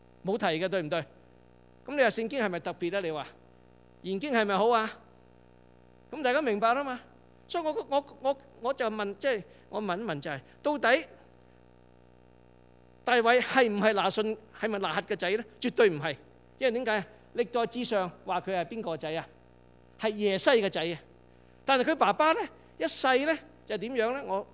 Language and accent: Cantonese; Guangdong, China; 咁於是乎，佢嫁嗰陣時候咧，就帶咗兩個我哋廣東人講得話咩油艇女